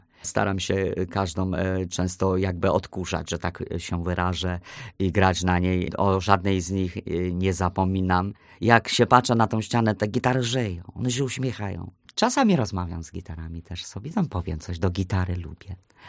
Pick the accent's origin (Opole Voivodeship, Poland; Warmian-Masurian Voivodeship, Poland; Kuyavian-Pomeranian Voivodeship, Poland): Opole Voivodeship, Poland; Jarnołtów; Pochodzę z miejscowości takiej małej. To jest piękna miejscowość położona tuż przy granicy z Czechami. Jest to Jarnołtów, to jest wieś. Tam stawiałem pierwsze kroki